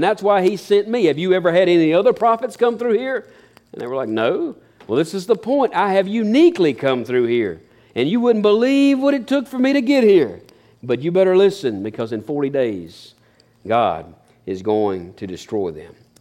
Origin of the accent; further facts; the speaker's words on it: Epsom, North Carolina, United States; It'd be like those of us who say we're from Henderson. Well, we're really from Epsom. But if you said Epsom, nobody knows where Epsom's at, right?